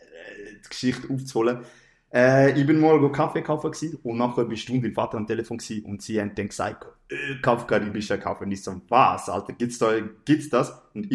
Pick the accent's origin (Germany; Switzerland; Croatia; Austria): Switzerland; now in Belgium; In Belgien sind zwar viele Schweizer, aber wir sind Schweizer